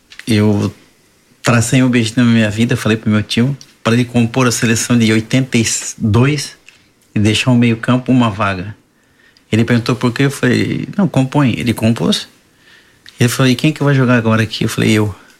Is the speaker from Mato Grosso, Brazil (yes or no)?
no; Siderópolis, Santa Catarina, Brazil; eu sou de Siderópolis. Eu, quando saí de Siderópolis, era um lugarzinho de 600 habitantes.